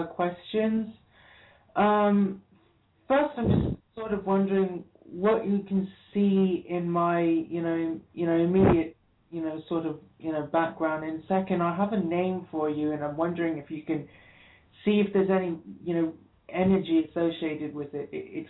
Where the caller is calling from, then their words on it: Vancouver, British Columbia, Canada; I'm calling from Vancouver, B.C., in Canada.